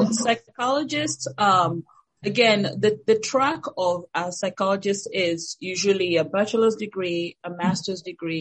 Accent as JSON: {"language": "English", "town": "Nakuru", "region": "Nakuru County", "country": "Kenya", "tie": "born or raised there", "said": "I am a Kenyan national, so I was born and raised in Kenya."}